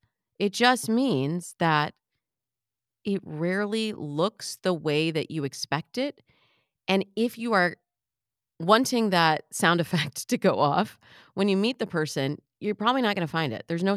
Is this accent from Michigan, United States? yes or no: yes; Michigan, United States; I'm from Michigan, so I have to really think about the word mirror. Mirror. Am I saying that right? Mirror? Because we say mirror.